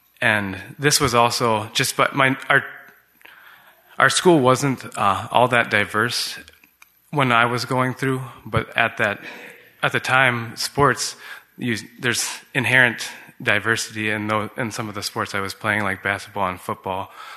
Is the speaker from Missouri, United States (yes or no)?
no; Minnesota, United States; born there; also born or lived in Swaziland; I was born in Minnesota, but my first memories were actually of living in Swaziland. My parents were house parents to missionary kids, and we were there from when I was 5 to the age of 8.